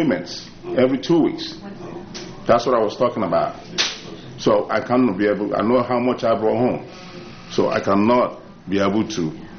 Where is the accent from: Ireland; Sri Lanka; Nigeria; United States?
Nigeria; I'm from Nigeria, so I remit money